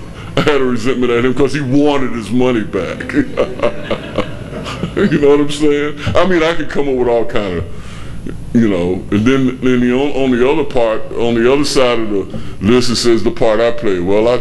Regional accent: Savannah, Georgia, United States; the guy that I followed here from Savannah, I'm from Savannah, Georgia.

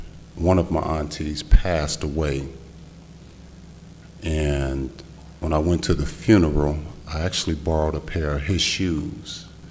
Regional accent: Detroit, Michigan, United States; We're from Detroit

